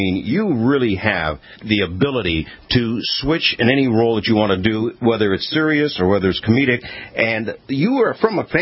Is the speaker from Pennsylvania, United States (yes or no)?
yes; Erie, Pennsylvania, United States; But anyway, I'm from Erie, Pennsylvania, where that show originally was supposed to have taken place.